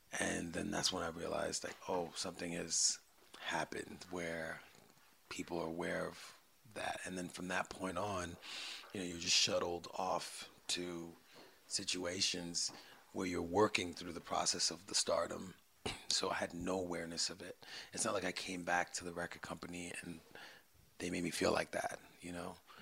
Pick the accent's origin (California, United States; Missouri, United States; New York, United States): New York, United States; Brooklyn; I'm from Brooklyn. You know, mom's from Haiti, dad's from Puerto Rico. I grew up with hip hop.